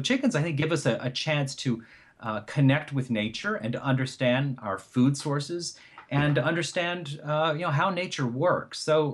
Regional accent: United States; And as an American, I find it very difficult to find other choices.

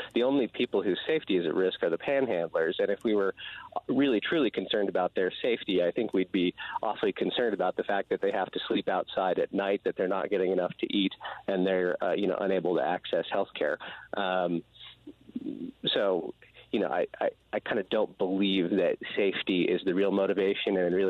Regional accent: Albuquerque, New Mexico, United States; I'm from Albuquerque, and I've had some experience with this same kind of thing in Cincinnati, where I lived briefly.

